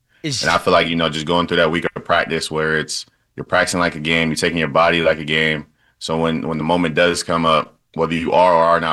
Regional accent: Boston, Massachusetts, United States; growing up in Boston, you definitely watched a lot of the Patriots.

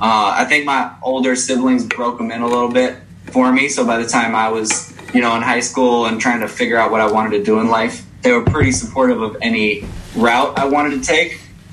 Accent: Evanston, Illinois, United States; so I grew up in Evanston, like just north of Chicago.

